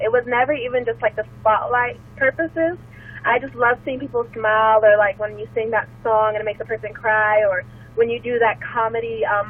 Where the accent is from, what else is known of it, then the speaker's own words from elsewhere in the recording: Encino, California, United States; I'm from right in California, from Encino, but my family, we country folk and from Jamaica as well, so, you know, a little bit of island, a little bit of country.